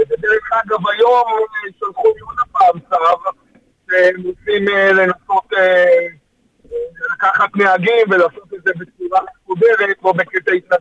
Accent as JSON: {"language": "Hebrew", "town": "Ra'anana", "region": "Central District", "country": "Israel", "tie": "born there", "said": "משפחה מאוד ותיקה מרעננה. הסבא שלי הגיע מגרמניה לרעננה עוד לפני המלחמה. אבא שלי נולד ברעננה, אני נולדתי ברעננה, הבנות שלי נולדו ברעננה, אנחנו כמעט דור רביעי ברעננה"}